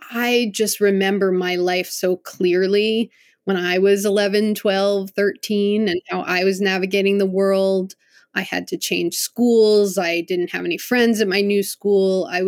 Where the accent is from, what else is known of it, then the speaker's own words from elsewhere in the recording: Connecticut, United States; And then I grew up in Connecticut.